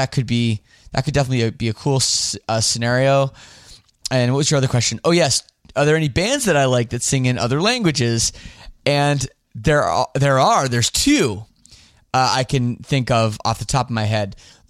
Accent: Toronto, Ontario, Canada; But I am from English part of Canada, Toronto area, and I don't speak French. We learn it in school, starting at about the fourth grade

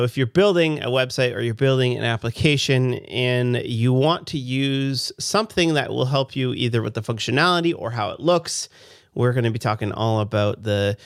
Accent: Canada; I'm a developer from Canada.

